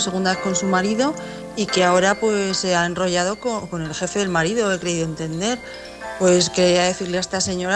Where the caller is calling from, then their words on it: Albacete, Castilla-La Mancha, Spain; de Albacete.